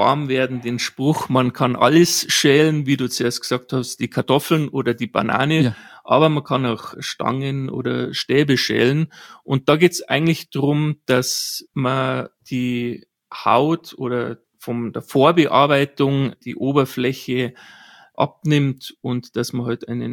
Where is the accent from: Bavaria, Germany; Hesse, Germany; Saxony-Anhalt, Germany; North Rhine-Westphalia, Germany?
Bavaria, Germany; born there; Gebürtig bin ich aus Bayern.